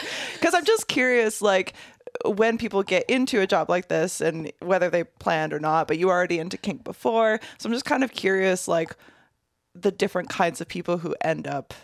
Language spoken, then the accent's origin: English; Midwest, United States; I grew up in the Midwest.